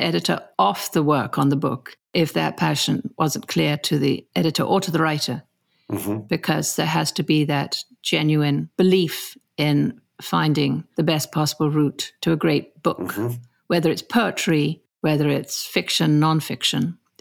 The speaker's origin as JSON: {"language": "English", "region": "Istanbul", "country": "Turkey", "tie": "born or raised there", "also_born_or_lived": "Paris, France / England", "said": "I grew up in Istanbul as well. And then to Paris"}